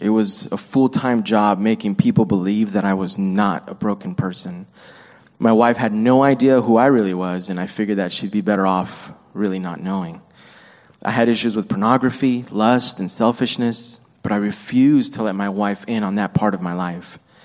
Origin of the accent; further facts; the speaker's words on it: El Paso, Texas, United States; born there; So I was born in El Paso, Texas. I am the oldest of three boys and two girls. I grew up in a Christian home and trusted in Christ during my teenage years.